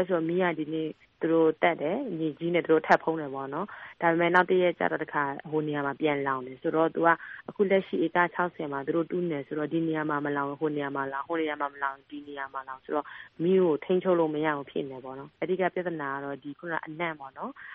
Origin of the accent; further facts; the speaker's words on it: Dawei, Tanintharyi Region, Myanmar; born there; ကျမကတော့ဒီဒဝယ်မှာပဲမွေးပါတယ်ပြီးရင်ဒဝယ်ဒေသမှာလည်းခုတီလက်ရှိတီနေထိုင်တယ်ပေါ့နော်